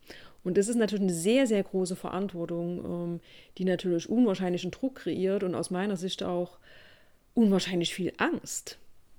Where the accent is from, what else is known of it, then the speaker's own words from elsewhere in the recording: Germany; ich bin in der DDR groß geworden. Das heißt, bei uns war Glaube und Spiritualität, das gab es bei uns nicht.